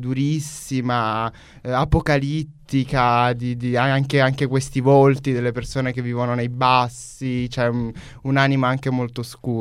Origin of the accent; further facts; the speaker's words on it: Rome, Lazio, Italy; Sono di sangue napoletano praticamente, anche se sono nato e vissuto a Roma, quindi mi sento sicuramente più romano che napoletano